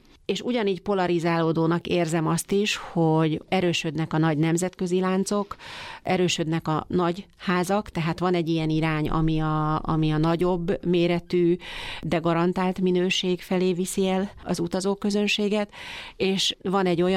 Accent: Hévíz, Zala, Hungary; Én ott nőttem fel, úgy szoktam fogalmazni, hogy kénszagon szocializálódtam, el sem tudom képzelni, hogy máshol éljek.

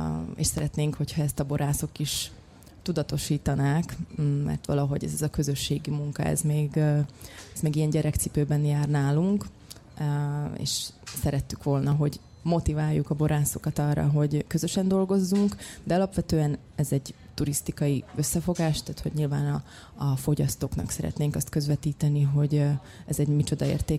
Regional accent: Komárno, Nitra Region, Slovakia; Így van, Felvidékről. Hát tegnapi nap érkeztem nyilván az első napra, de Komáromból jöttünk.

